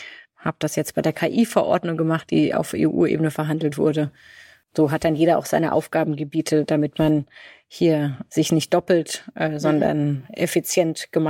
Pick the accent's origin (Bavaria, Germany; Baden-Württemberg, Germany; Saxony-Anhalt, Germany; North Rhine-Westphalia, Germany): Baden-Württemberg, Germany; Freiburg; habe bei uns in meiner Region, wo ich aufgewachsen bin, in Freiburg, sehr viel gemacht.